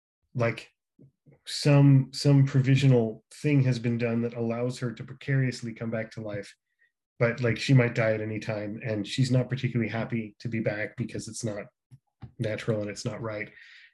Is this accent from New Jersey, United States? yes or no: no; New York, United States; I didn't grow up in Jersey. I grew up outside of New York. But yeah, just the suburbs